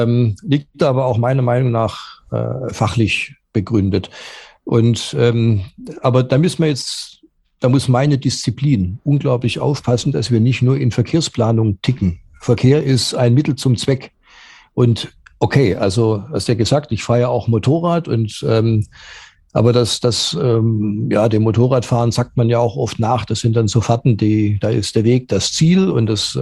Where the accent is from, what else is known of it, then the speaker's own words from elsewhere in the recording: Stuttgart, Baden-Württemberg, Germany; ich bin ja gebürtiger Schwabe, ich sage ja, aufgewachsen bin ich in Stuttgart